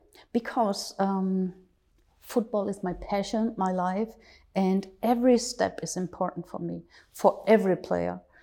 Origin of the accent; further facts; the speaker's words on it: Germany; I'm from Germany.